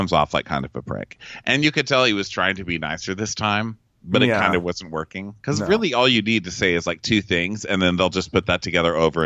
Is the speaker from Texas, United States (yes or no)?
yes; Texas, United States; Oh, well, I'm from Texas.